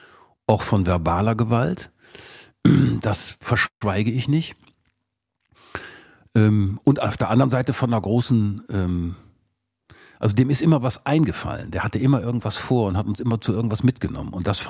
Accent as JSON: {"language": "German", "town": "Kleve", "region": "North Rhine-Westphalia", "country": "Germany", "said": "Ich komme aus Kleve am Niederrhein."}